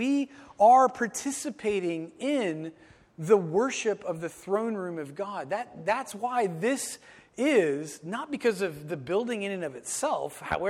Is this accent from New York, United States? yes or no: no; Arizona, United States; moved away; So one of the things that I miss from growing up in Arizona, along with missing the dry heat, which I never thought I would miss, but now I officially miss the dry heat.